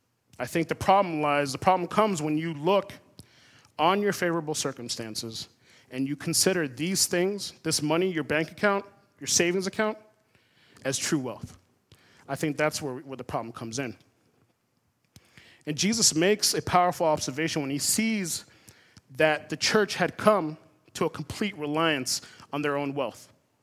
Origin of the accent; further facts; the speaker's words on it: Florida, United States; Now, I grew up in Florida. Brackish water is pretty common there, growing up in the swamps and stuff like that.